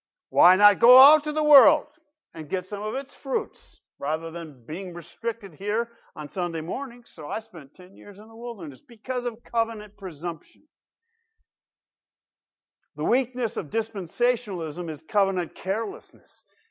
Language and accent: English; Grand Rapids, Michigan, United States; Not if you come from Grand Rapids, Michigan, raised there myself as well, where indeed, in my hometown of Grand Rapids, amongst the Dutch Reformed